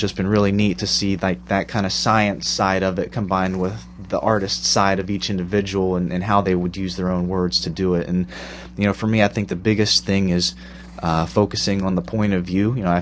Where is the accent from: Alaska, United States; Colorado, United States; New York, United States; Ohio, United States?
Ohio, United States; I'm originally from Ohio.